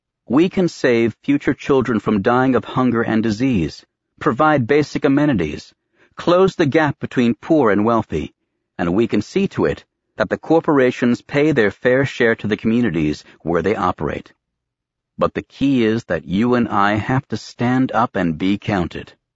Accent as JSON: {"language": "English", "region": "New Hampshire", "country": "United States", "tie": "born or raised there", "said": "As a boy growing up in New Hampshire, I wished that I had been born in the 1700s"}